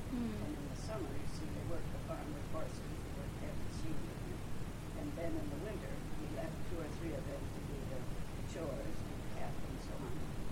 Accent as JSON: {"language": "English", "town": "Tittlewasa Township", "country": "United States", "tie": "born there", "said": "I was born in Tittlewasa Township."}